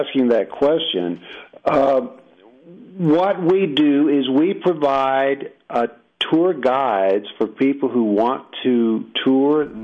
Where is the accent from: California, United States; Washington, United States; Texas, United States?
Texas, United States; Isleta; growing up in Isleta